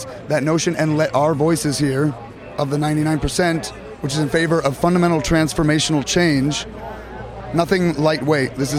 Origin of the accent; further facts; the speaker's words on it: San Francisco, California, United States; San Francisco.